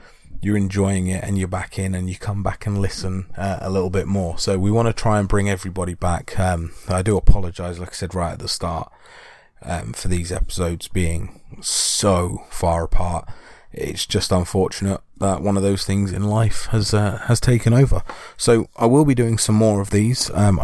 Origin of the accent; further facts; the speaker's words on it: United Kingdom; we see this as British people, that there is a lot of history where the British are outnumbered quite drastically